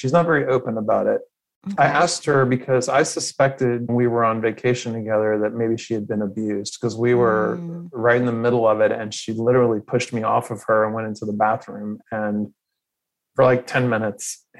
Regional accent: Atlanta, Georgia, United States; And I'm from Atlanta, but I live in Oklahoma

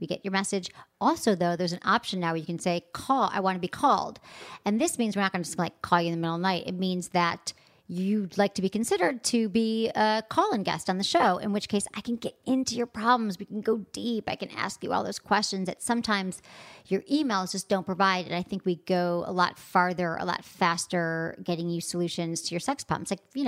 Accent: Michigan, United States; Fellow Michigander. That's what she meant by that. We're both from Michigan.

